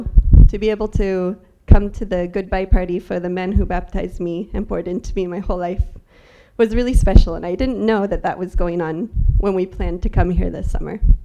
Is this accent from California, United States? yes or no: yes; McKinleyville, California, United States; So I'm actually from McKinleyville, which I'm sure all of you have heard of, and that's not something I normally get to say.